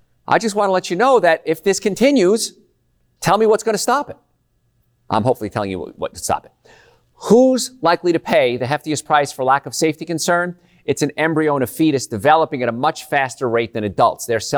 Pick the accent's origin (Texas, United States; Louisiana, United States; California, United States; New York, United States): Louisiana, United States; But we grew up in Cancer Alley because the cancer rates are just outrageously high.